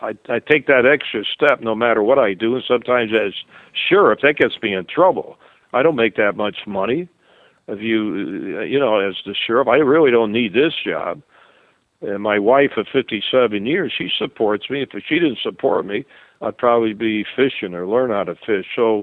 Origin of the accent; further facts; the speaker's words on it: Massachusetts, United States; now in Arizona, United States; Well, I love Arizona. I've been born and raised in Massachusetts, been all over the world. This is my state.